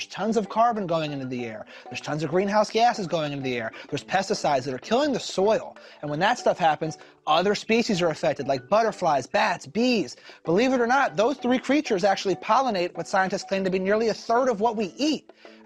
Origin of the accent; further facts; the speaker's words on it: Philadelphia, Pennsylvania, United States; I don't have it four times a week, but I mean, I'm from Philly. I eat so many cheesesteaks.